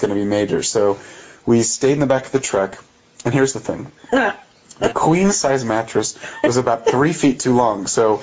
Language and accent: English; Midwest, United States; And I had spent a lot of time in the Midwest. I grew up in the Midwest.